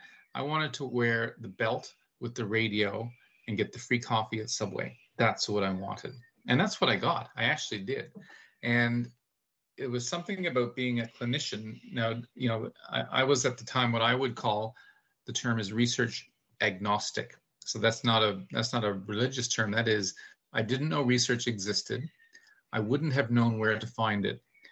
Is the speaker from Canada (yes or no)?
yes; East Coast, Canada; I'm from Canada, East Coast of Canada, and I've been a paramedic. This is my 31st year.